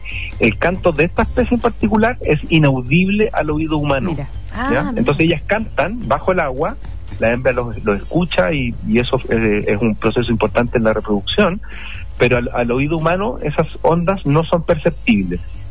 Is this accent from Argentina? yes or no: no; Chile; es deber de nosotros como chilenos cuidar nuestro patrimonio natural